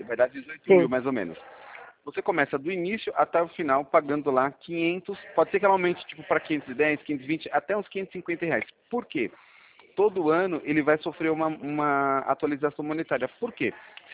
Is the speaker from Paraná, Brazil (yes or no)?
no; Sorocaba, São Paulo, Brazil; Eu sou de Sorocaba